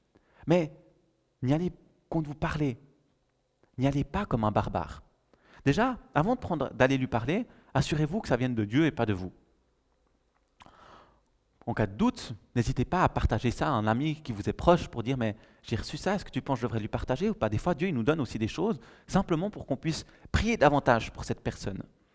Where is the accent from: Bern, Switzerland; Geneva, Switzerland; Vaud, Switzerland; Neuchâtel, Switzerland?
Vaud, Switzerland; je suis un bon vaudois, et le vaudois a trois mots d'ordre.